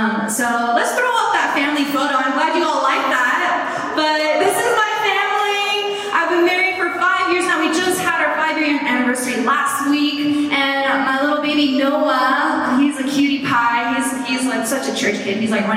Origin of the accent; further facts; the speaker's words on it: Mountain View, California, United States; I am from the Bay Area, Mountain View. We got someone from Mountain View? Let's go! Awesome! Okay, well, I'm a Bay Area native, born and raised in the Bay.